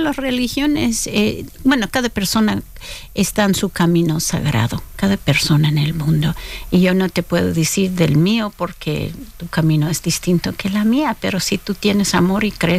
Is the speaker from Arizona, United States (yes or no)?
no; Chicago, Illinois, United States; yo me crié en Chicago, en un barrio puertorriqueño, mexicano, polaco, negro, ucraniano, mezcla de todo el mundo.